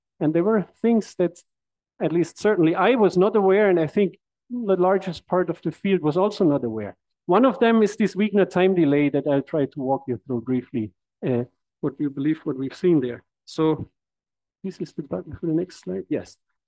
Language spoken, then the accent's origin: English; Graz, Styria, Austria; So I'm visiting from Austria, from Graz.